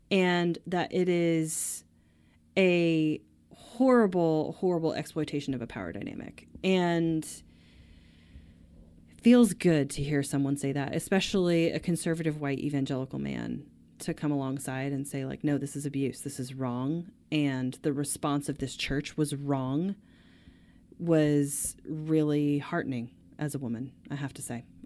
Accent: Utah, United States; one of which is here in my home state of Utah.

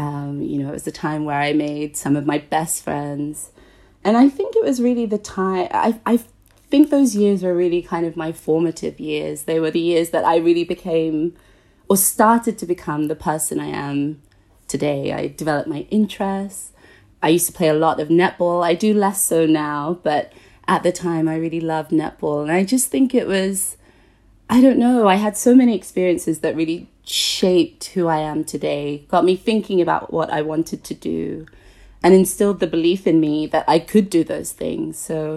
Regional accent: Bearwood, West Midlands, United Kingdom; growing up in Bearwood, which is very small, and being a young girl of colour

